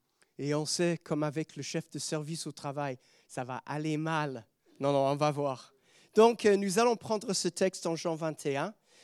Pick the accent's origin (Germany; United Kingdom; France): United Kingdom; England; parce qu'on est anglais, on aime bien rester à l'heure.